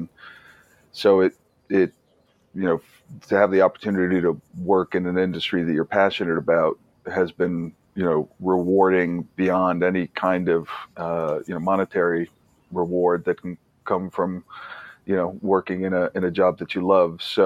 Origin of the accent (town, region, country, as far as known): New York, United States; born or raised there; also born or lived in London